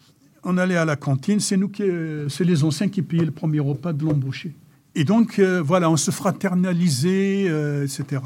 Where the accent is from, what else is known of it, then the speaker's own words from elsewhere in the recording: Kabylie, Algeria; moved away as an adult; now in France; Pour moi, la Kabylie, c'est là où j'ai grandi. J'ai vécu jusqu'à 19 ans.